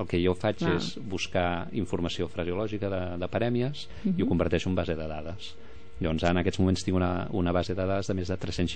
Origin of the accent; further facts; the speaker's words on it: Vallromanes, Catalonia, Spain; com parlo de temes del meu poble de Vallromanes, el Vallès Oriental